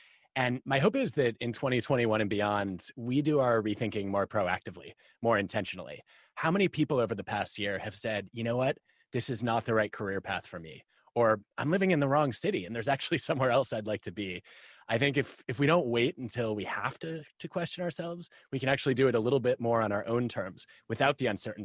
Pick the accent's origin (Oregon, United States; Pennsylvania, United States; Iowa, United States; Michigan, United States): Michigan, United States; I grew up in Michigan, and I had a dream.